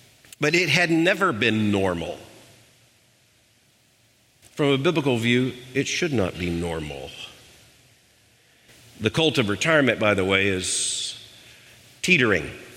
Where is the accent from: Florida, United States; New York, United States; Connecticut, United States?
Florida, United States; South Florida; Mary and I grew up in South Florida, and right across the street from my house was a community